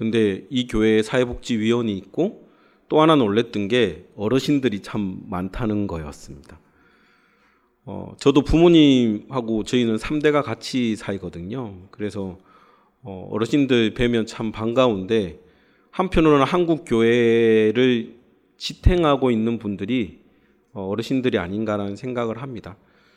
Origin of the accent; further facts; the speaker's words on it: Busan, South Korea; moved away as an adult; also born or lived in Daejeon; now in Gyeongju, South Korea; 그다음에 제가 고향이 부산이에요. 그래서 고등학교 때까지 만덕동에 살다가 이제 신학 공부하러 가면서 대전으로 가서 그때부터 이제 부산을 떠나서 지금은 경주에서 사역을 하고 있는데요.